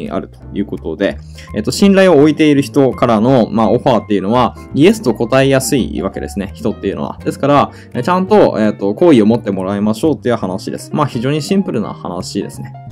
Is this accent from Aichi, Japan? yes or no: yes; Aichi, Japan; 僕愛知県なんですけど、愛知県が出身なんですね。愛知県が出身なんですが。